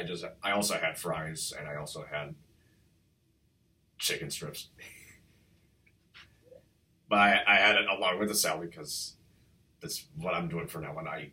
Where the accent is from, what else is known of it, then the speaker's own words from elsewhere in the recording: New Jersey, United States; restaurant called River Rock in New Jersey. That's where we're from. Well, no, not exactly, but we are from New Jersey.